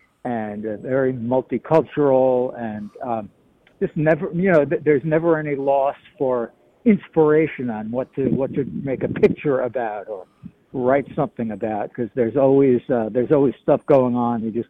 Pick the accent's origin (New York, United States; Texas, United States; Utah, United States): New York, United States; New York City; Yes, that's right. The big island, yes, Manhattan Island.